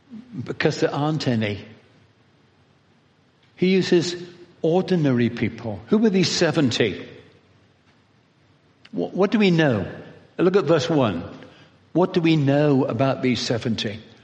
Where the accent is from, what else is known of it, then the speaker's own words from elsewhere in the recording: England, United Kingdom; Most of us are shy, and I'm English, so I am shy.